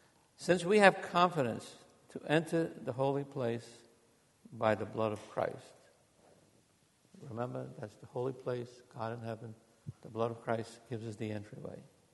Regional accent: Portugal; I'm from Portugal, and we like to hug people

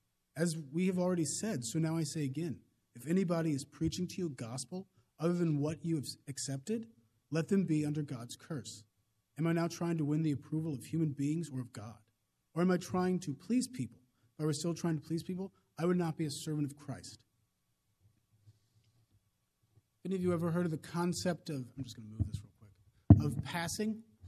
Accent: Indianapolis, Indiana, United States; I come to you from Indianapolis originally

